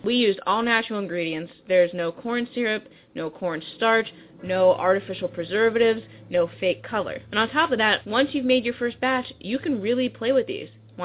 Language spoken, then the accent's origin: English; Pittsburgh, Pennsylvania, United States; I'm originally from Pittsburgh, so I'm a big Heinz girl.